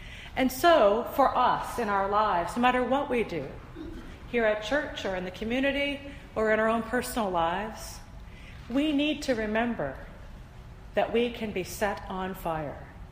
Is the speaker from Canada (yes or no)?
yes; Canada; I remember the pride I had in being a Canadian